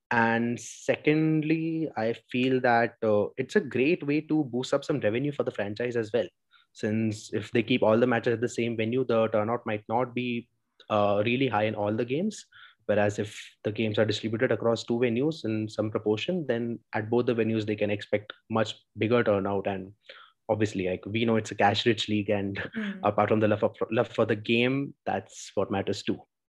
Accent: Kanpur, Uttar Pradesh, India; since my hometown itself is Kanpur, and I know people in Kanpur are crazy about their cricket, we have one of the oldest stadiums in India, Green Park.

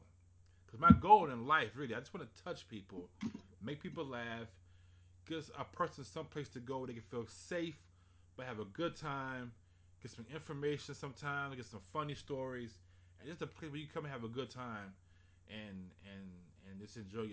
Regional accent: Houston, Texas, United States; I'm also from Houston, Fifth Ward, the Nickel.

